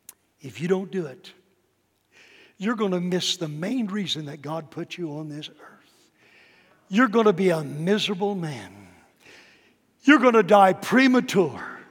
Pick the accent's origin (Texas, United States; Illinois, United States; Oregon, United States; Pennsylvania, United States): Texas, United States; born there; By the way, I was born in Texas. I know what a hamburger is.